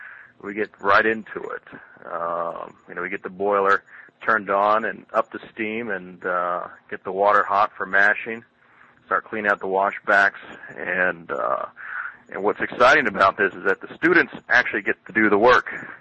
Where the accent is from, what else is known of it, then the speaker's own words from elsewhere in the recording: United States; as an American, a drinker of Scotch malt whiskey